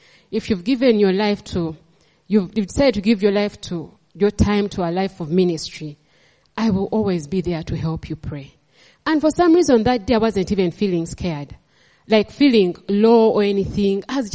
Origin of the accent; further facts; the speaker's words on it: Entebbe, Uganda; I grew up in Entebbe, and even as a young girl, I used to leave home as early as maybe like when I was in S2, and I would go and walk along the lake